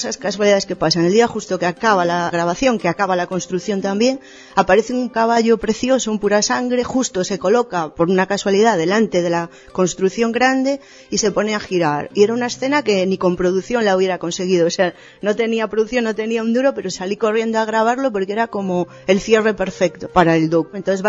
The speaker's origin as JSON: {"language": "Spanish", "region": "Galicia", "country": "Spain", "moved": "yes", "said": "Aunque yo soy gallega y llevo aquí un tiempo"}